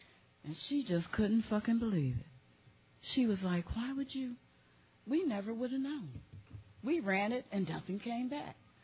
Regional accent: Baltimore, Maryland, United States; I'm from Baltimore, and I love seafood, and they do not have it in Kentucky.

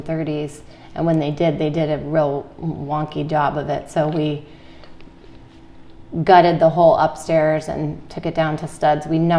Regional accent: Connecticut, United States; moved away as an adult; I grew up in Connecticut, and there are a lot of old homes there and old properties.

